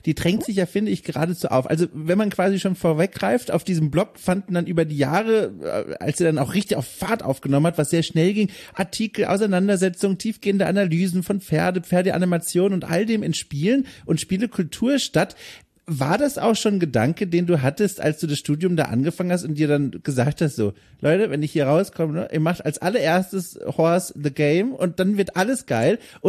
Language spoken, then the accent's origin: German; Southern Germany, Germany; Ich bin auf dem Dorf aufgewachsen im Süden Deutschlands